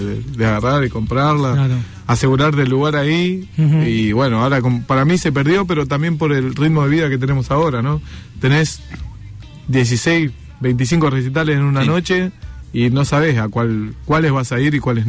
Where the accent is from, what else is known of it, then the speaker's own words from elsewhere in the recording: Guernica, Buenos Aires Province, Argentina; Somos de Guernica, de Zona Sur. En realidad un combinado.